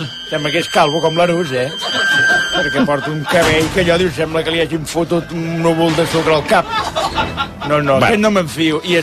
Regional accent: Catalonia, Spain; Sí, jo soc català, eh?

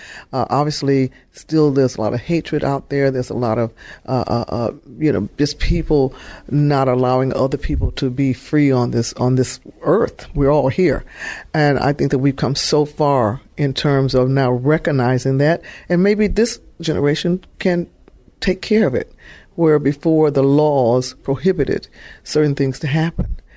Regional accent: Detroit, Michigan, United States; being a little black girl growing up in Detroit, Michigan, when segregation was still the thing of the land

